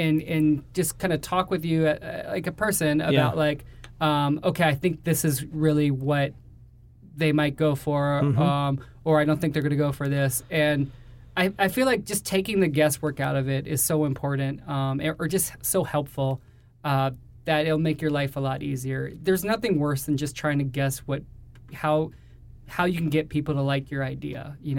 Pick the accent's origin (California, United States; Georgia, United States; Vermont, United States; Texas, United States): Georgia, United States; now in New York, United States; we're three guys from Georgia who moved to New York together, and we make animation, live action.